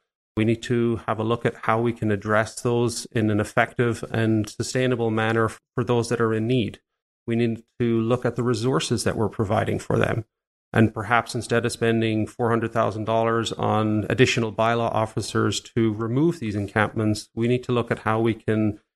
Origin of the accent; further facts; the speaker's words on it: Ireland; Growing up in Ireland especially, coming into the early 90s